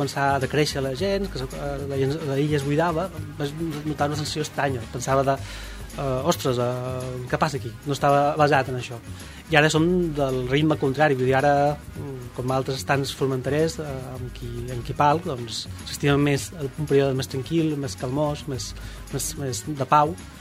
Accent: Ibiza, Balearic Islands, Spain; És clar, jo vinc d'Eivissa també, Eivissa tampoc és especialment aquesta diferència.

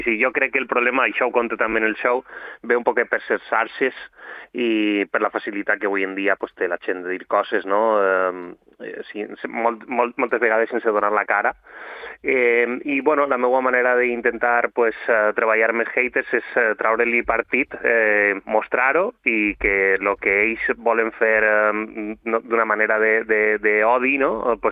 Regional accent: Montcada, Valencian Community, Spain; now in Mallorca, Spain; sóc de Montcada, sóc valencià, però fa 8 anys que visc en Mallorca. I ja no te sé dir molt bé l'accent quan de valencià o de mallorquí té

